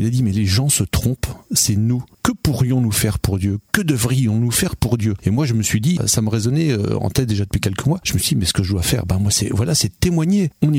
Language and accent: French; Alençon, Normandy, France; donc je suis issu d'Alençon, j'ai toujours vécu dans la région